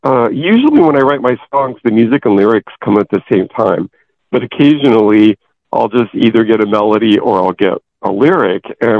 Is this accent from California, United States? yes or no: yes; Porterville, California, United States; There's one for my hometown of Porterville on there.